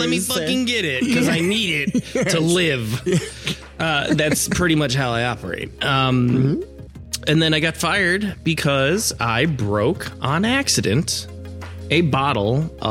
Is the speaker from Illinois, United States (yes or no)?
yes; Naperville, Illinois, United States; In Naperville, yeah. No, I grew up on the Northwest side.